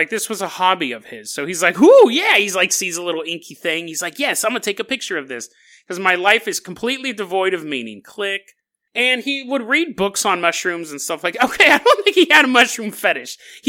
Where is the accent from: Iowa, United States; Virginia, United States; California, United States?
California, United States; I grew up down there in Riverside County.